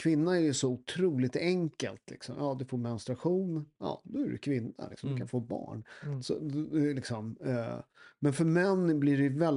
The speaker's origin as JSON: {"language": "Swedish", "country": "Sweden", "tie": "born there", "said": "jag är född i Sverige"}